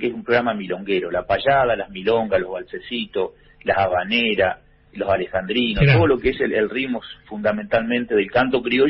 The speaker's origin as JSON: {"language": "Spanish", "town": "Bahía Blanca", "region": "Buenos Aires Province", "country": "Argentina", "tie": "born there", "said": "yo nací en Bahía Blanca, en las orillas de Bahía Blanca"}